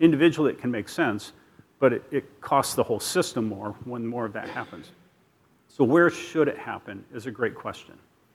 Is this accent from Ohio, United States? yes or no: yes; Ohio, United States; Lake States, again, since I grew up in Ohio, I'm not allowed to, at this point in the year, recognize the existence of that state that begins with an M.